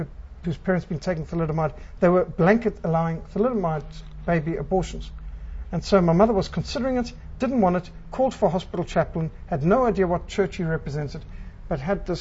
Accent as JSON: {"language": "English", "town": "Cape Town", "region": "Western Cape", "country": "South Africa", "tie": "born there", "said": "I was born in Cape Town because my parents' pockets were picked in Cape Town Harbour of wallets, checkbook, cash, and passports."}